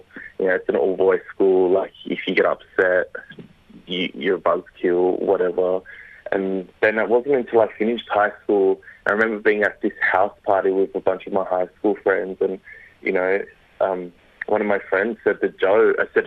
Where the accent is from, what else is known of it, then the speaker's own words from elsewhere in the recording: Waterloo, New South Wales, Australia; I grew up in Waterloo.